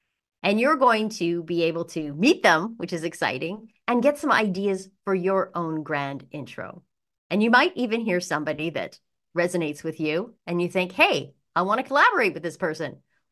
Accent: Vancouver, British Columbia, Canada; from Vancouver.

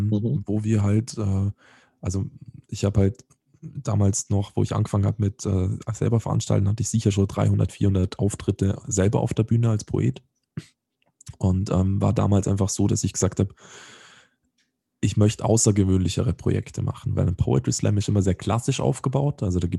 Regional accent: Vorarlberg, Austria; now in Salzburg, Austria; in Salzburg, in meiner Wahlheimatstadt dann. Also ich bin ja eigentlich aus Vorarlberg, aber ich kann Deutsch.

